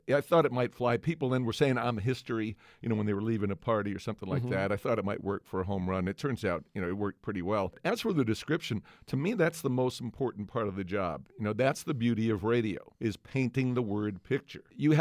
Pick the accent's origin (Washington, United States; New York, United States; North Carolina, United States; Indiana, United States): New York, United States; I grew up in New York. We used to listen to Yankee games in the car.